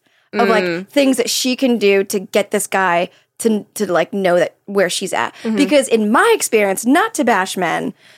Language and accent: English; Florida, United States; I'm from Florida.